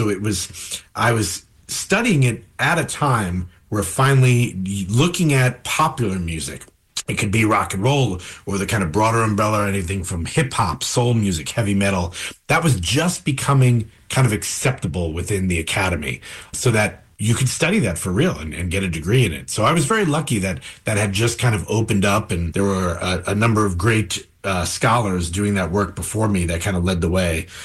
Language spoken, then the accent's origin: English; New York, United States; born or raised there